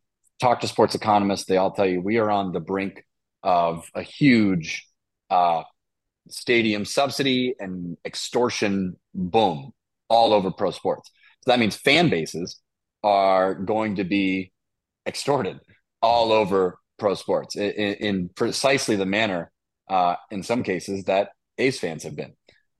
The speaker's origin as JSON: {"language": "English", "region": "California", "country": "United States", "tie": "born or raised there", "said": "Man, well, I was born and raised in the East Bay."}